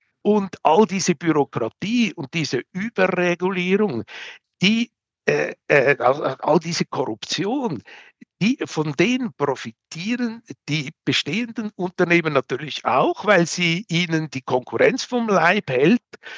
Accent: Peru; Und wenn ich eben da auch mit Peru vergleiche, wo ich lebe, wo ich herkomme

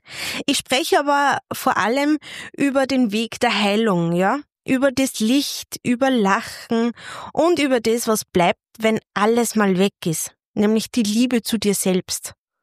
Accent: Upper Austria, Austria; Ich komme aus Oberösterreich. Vielleicht hörst du es ja schon. Und ja, mein Dialekt wird hin und wieder mitsprechen

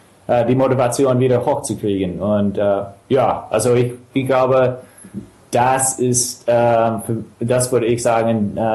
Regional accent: Chicago, Illinois, United States; German is a second language; moved away as an adult; now in Germany; Und ich bin Englischlehrer, ich komme aus Chicago und ich bin vor 3 Jahren nach Deutschland gezogen.

